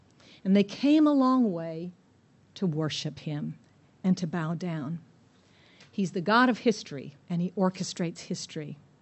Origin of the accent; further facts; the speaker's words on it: United States; You all know that I am from North America, that I'm American.